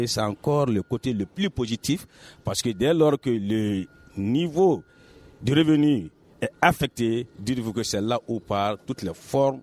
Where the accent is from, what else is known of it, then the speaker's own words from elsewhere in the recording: Mopti, Mali; Mopti, c'est chez moi. Je suis natif de Mopti et je sais comment était l'économie mopticienne.